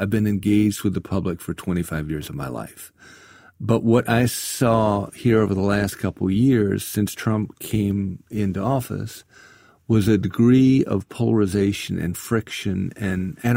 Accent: South Carolina, United States; We can feel strongly about things, but you know, I'm from South Carolina.

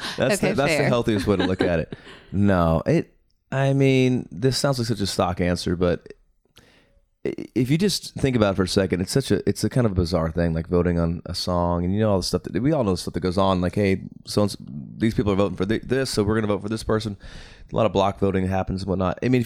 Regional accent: Phoenix, Arizona, United States; my hometown stations didn't add the song, right, in Phoenix.

